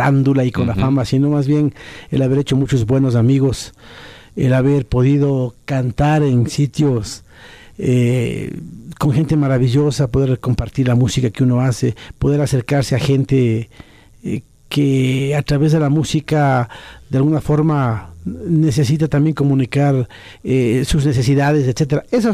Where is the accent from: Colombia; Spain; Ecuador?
Ecuador; also born or lived in United States; Yo realmente no nací en Ecuador. ¿Ah, sí? Yo nací en los Estados Unidos.